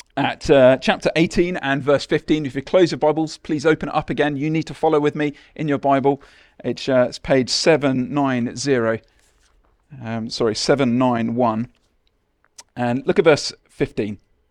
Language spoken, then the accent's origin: English; Letchworth, East of England, United Kingdom; there was always a big circus which would arrive in my hometown of Letchworth.